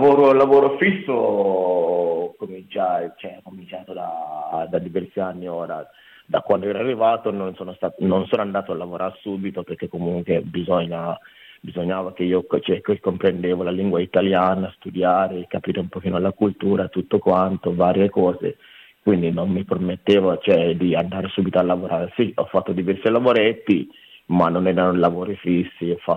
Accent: Gambia; now in Italy; Il mio paese di origine è del Gambia.

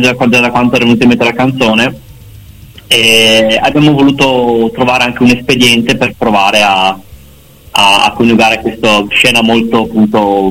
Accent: Vicenza, Veneto, Italy; noi veniamo dall'underground di Vicenza.

